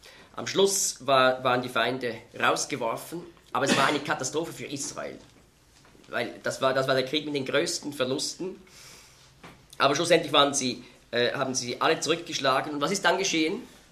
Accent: Switzerland; würden Sie der UNO beitreten als Schweizer?

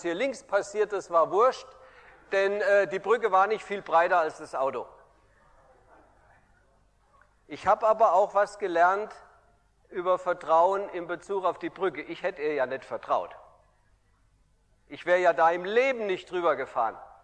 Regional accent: Hesse, Germany; Übrigens, ich bin Hesse, ich bin das Schwäbische nicht mächtig.

